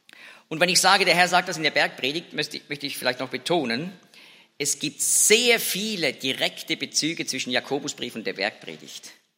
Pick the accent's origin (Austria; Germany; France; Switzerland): Switzerland; Zurich; als Teenager auf dem Zürcher Bahnhof